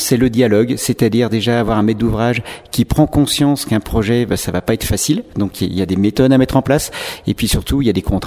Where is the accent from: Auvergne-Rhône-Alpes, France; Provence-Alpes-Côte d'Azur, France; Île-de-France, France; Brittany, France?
Auvergne-Rhône-Alpes, France; Donc on est des Savoyards et on n'est que 6 personnes.